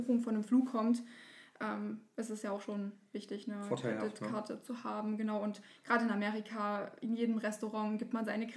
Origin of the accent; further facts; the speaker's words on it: Freyburg, Saxony-Anhalt, Germany; Ich bin 25 Jahre alt. Ich komme aus Freiburg an der Unstrut. Das ist im Burgenlandkreis